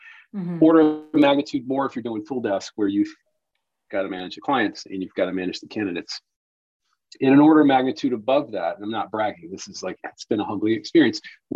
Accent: South Carolina, United States; now in San Francisco, United States; Originally from South Carolina.

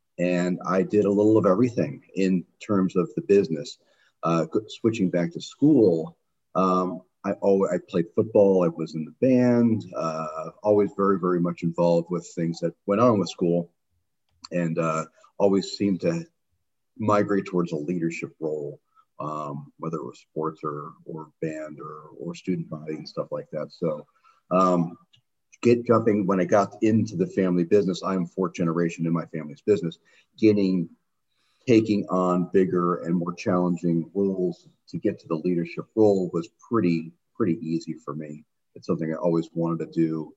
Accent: Bay Harbor, Florida, United States; So I grew up in South Florida, in Bay Harbor, Florida, which is the north side of Miami Beach.

